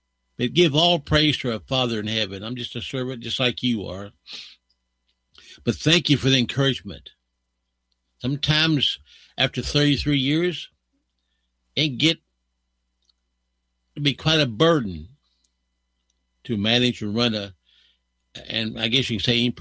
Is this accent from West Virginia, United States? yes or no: yes; Montreville, West Virginia, United States; when I was a young boy growing up in Montreville, West Virginia, my dad and mom were staunch Democrats.